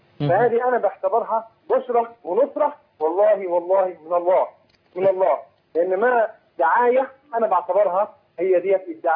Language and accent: Arabic; Egypt; now in Saudi Arabia; انا مقيم في السعوديه، انا مصري مقيم في السعوديه بقالي اكثر من 10 سنوات